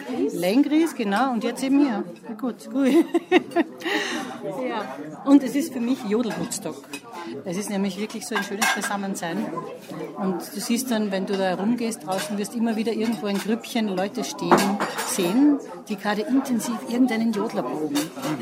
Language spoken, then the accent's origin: German; Vienna, Austria; Ich bin Wienerin und Volksmusik hat mich nie interessiert.